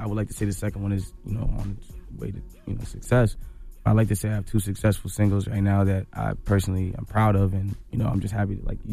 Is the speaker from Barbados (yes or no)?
yes; Barbados; Nah, I'm actually Bayesian. I'm just Jamaican by association.